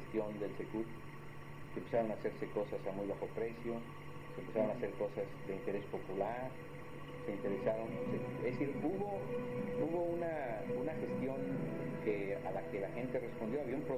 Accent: Chihuahua, Mexico; born there; Yo creo que yo soy mucho más fronterizo que él. Yo cuando menos nací en Chihuahua, ¿no? Más cerca de la frontera que él.

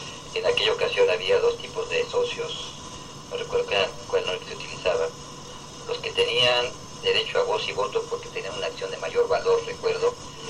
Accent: Mexico City, Mexico; now in Baja California, Mexico; más bien mi origen, así me dicen que soy chilango. Pero ya me dio el pasaporte de Baja California. Ya soy baja californiano y me siento californiano. Baja californiano porque toda mi familia es de aquí, mi mujer es de aquí, mis hijos son de aquí. O sea, ya también aquí ya eché raíces muy profundas.

